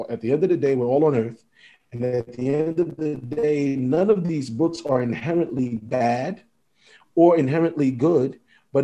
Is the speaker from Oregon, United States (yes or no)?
no; New York City, New York, United States; I went to St. Raymond's Elementary in the Bronx in New York City, growing up in New York City.